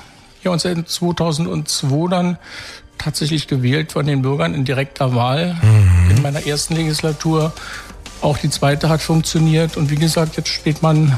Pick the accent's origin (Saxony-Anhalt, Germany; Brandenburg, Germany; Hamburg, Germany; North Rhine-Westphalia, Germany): Brandenburg, Germany; Kleinmachnow; Also ich komme aus der Region, Teltow, Klein-Machnow, Stahnsdorf, wenn man so will. Bin in Klein-Machnow groß geworden, habe da meine Kindheit verbracht, bin seit 1983 in Teltow wohnhaft.